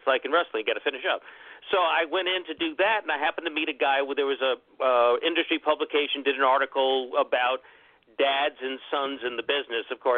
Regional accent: Florida, United States; But I grew up watching it in Florida, where Eddie Graham promoted.

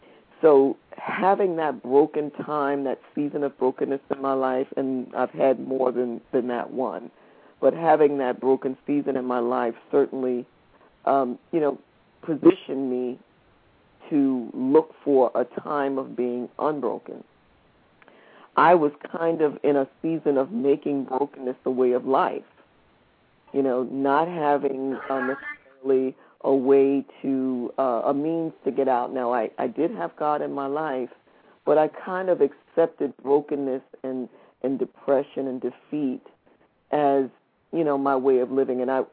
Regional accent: New York City, New York, United States; I grew up in New York City, which is the fashion capital of the world from my perspective.

